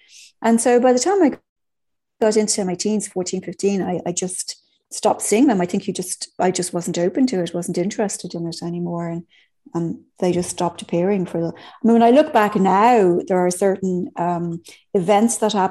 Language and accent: English; Ireland; Yeah, I grew up in Ireland, you know, when it was still a fairly Catholic country. Well, a very largely Catholic country I grew up in.